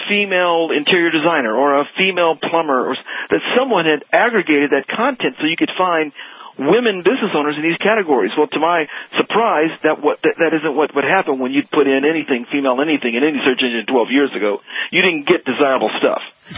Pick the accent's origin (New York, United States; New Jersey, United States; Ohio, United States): Ohio, United States; Dayton; moved away as an adult; now in Dallas, United States; But 12 years ago, when we moved to Dallas from Dayton, Ohio, is where we were originally from, she was struggling.